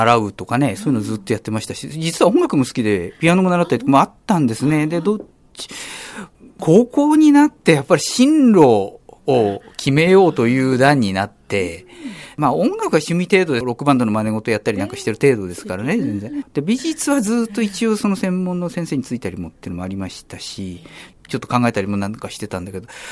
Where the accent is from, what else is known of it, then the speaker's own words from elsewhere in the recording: Fujisawa, Kanagawa, Japan; also born or lived in Yokohama; 1959年、昭和34年になるんですけど、11月の2日に生まれは横浜になります。戦後1ヶ月で辻堂へ来まして、はい、小中学校がやっぱり市内ですね。